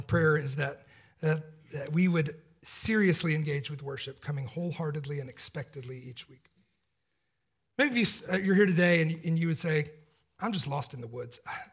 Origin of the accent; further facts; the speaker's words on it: Atlanta, Georgia, United States; Miss Winner's was the name of the chicken place in where I grew up in Atlanta.